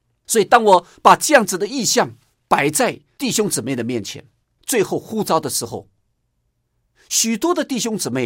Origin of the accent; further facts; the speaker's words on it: China; 使用我们中国人在中国